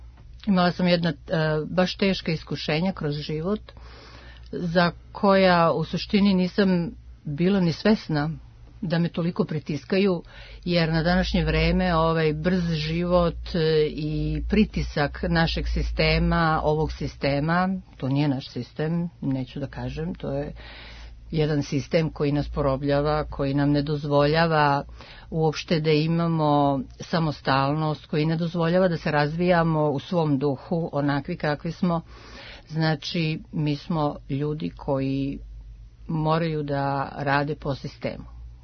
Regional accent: Bosnia & Herzegovina; now in Munich, Germany; Ja dolazim iz Minhena, tačno. U Minhenu živim 30 godina već. Otišla sam za vreme rata, kad je počelo u Bosni. Inače sam Bosanka. Pričam ekavicu po potrebi i bosanskim po potrebi.

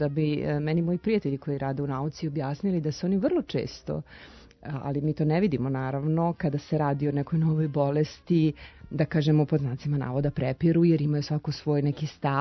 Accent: Milan, Lombardy, Italy; ja dolazim iz Milana, znači to je sve oko Milana, znači gde Bergamo, Breše, svi ti gradovi.

